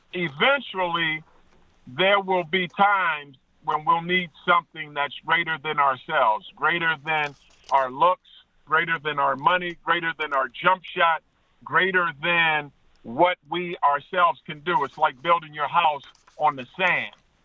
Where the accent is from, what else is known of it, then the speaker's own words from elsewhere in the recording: East Coast, United States; because I was from the East Coast